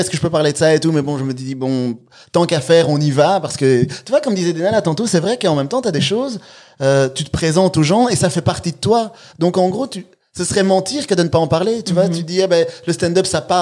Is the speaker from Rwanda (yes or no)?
yes; Rwanda; born there; je suis né au Rwanda mais que j'ai été adopté par deux femmes belges